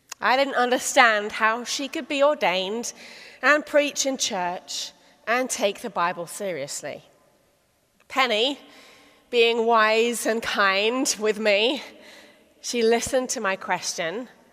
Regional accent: Oxford, South East England, United Kingdom; the church I grew up in Oxford

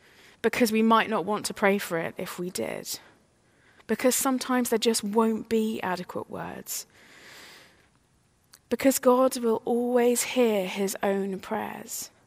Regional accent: United Kingdom; health, family, ministry, weather. I am British after all.

